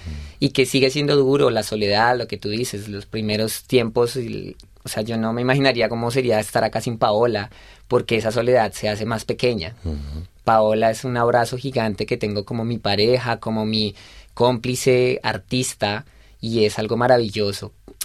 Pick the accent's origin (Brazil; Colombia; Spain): Colombia; now in United States; siendo colombiano también es muy difícil sacar la visa desde allá